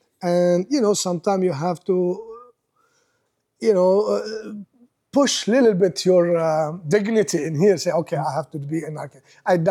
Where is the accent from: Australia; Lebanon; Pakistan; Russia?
Lebanon; English is a second language; moved away as an adult; now in United States; So because I'm coming from Lebanon, I'm an architect. I'm gonna be architect in America.